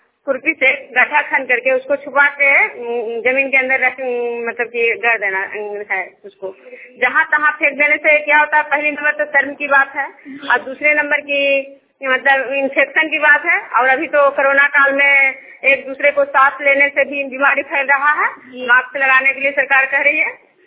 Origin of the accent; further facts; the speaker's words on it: Vishnupur, Bihar, India; मैं विष्णुपुर ग्राम खजरा पंचायत नालंदा जिला नालंदा प्रखंड की निवासी हूँ।